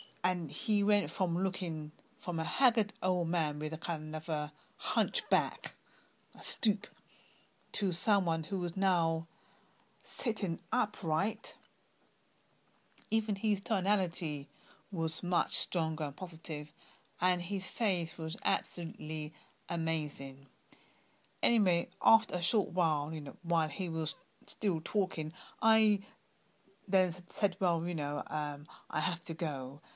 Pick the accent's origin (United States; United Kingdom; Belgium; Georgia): United Kingdom; London; from London, UK.